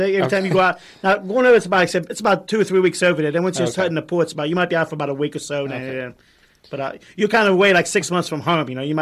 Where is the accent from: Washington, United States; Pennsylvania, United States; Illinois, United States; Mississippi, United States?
Pennsylvania, United States; Pittsburgh; Yeah, I'm from Pittsburgh. I'm born and raised